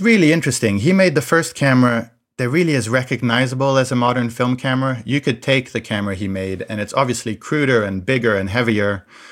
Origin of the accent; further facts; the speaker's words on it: France; I grew up in France